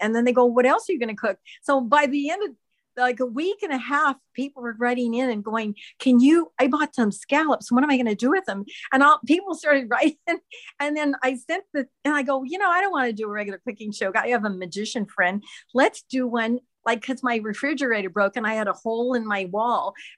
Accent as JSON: {"language": "English", "town": "Hollywood", "region": "California", "country": "United States", "tie": "born or raised there", "said": "My parents worked for William Holden before I was born. And so they kind of grew up. I grew up in the Hollywood kind of atmosphere."}